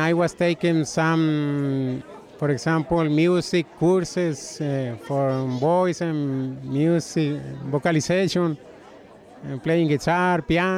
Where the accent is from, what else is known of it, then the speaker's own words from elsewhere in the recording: Sinaloa, Mexico; now in United States; I'm from Mexico, from Sinaloa State, and I've been here since 1990. and I have about 26 years living here.